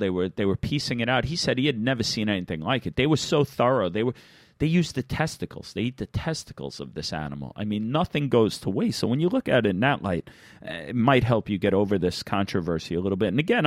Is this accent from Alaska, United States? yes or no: no; New York, United States; I really have, you know, for me, it's about growing up in New York. I'm fascinated by the animals of New York.